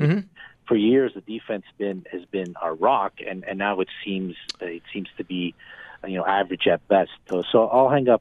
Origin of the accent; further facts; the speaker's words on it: Canada; Being Canadian, I'm really feeling the impact of the restrictions.